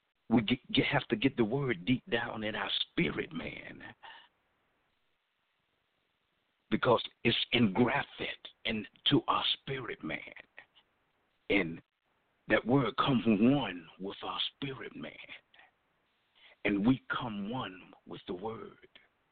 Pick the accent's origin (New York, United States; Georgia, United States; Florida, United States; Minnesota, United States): Georgia, United States; So it reminds me, from my hometown, we have a tourist attraction. I'm from Georgia, and we have a tourist attraction.